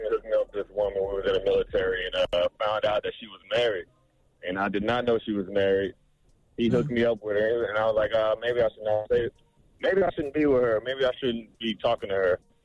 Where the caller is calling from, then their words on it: Orlando, Florida, United States; I'm calling from Orlando, Florida.